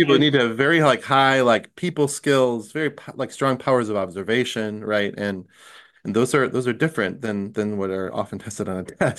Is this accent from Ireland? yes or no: no; Viroqua, Wisconsin, United States; and then made a conscious decision to come home to my hometown and teach high school, right? And I had a lot of family and cultural support for that. I was coming back into a very familiar context